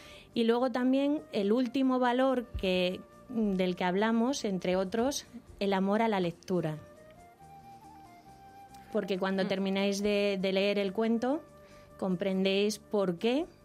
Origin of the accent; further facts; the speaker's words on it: Andalusia, Spain; De Granada, un pueblecito a la Medilla. Y es muy, muy cercano a Almería y es toda una tierra muy árida y tal.